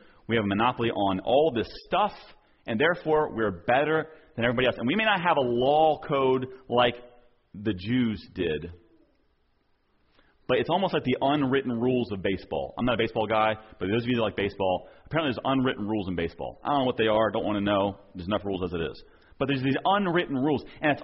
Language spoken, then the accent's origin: English; New Jersey, United States; And I didn't know this because I was from New Jersey, but that was a very rare thing apparently in Georgia. In New Jersey, our church was half and half, and just the way it always was growing up